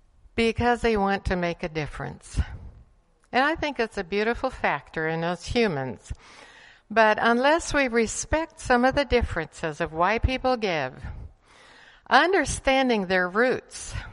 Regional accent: Bolivia; I grew up in Bolivia, where very frankly, the Catholic Church had a lot to do with getting people into the habit of giving

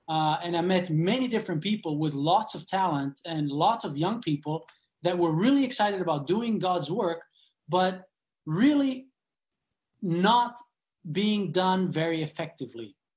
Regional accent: Switzerland; when I was 19 years old, I grew up in Switzerland, and I just dropped out of college to go and work as a missionary in the mission field in Honduras.

